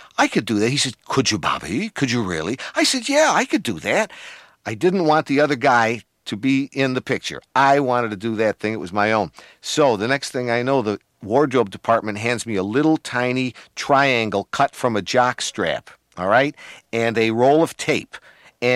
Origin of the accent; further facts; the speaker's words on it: Rochester, New York, United States; accent: Great Lakes; I'm from Rochester, which is a Great Lakes accent.